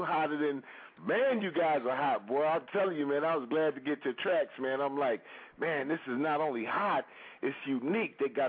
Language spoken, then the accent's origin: English; California, United States; moved away as an adult; now in Atlanta, United States; I'm from California, and last year July 09, my boys and I we moved down to Atlanta